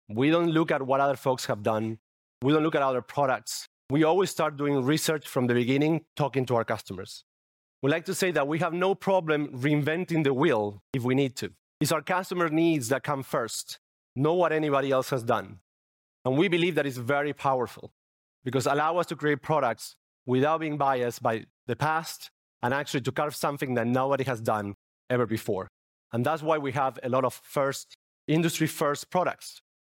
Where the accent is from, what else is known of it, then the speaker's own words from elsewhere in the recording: Argentina; English is a second language; As you can see for my subtle accent, I'm not from the UK, I'm from Argentina.